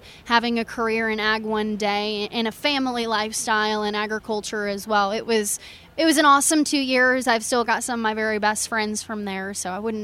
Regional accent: Hudson, Illinois, United States; So I'm originally from Hudson, Illinois, so McLean County.

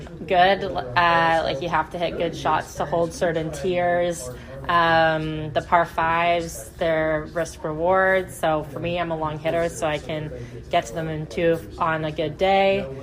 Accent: Canada; I'm from Canada, so it's an advantage.

